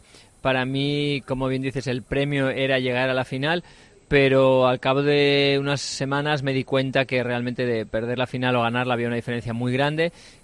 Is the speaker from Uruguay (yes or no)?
no; Spain; a nosotros como tenistas españoles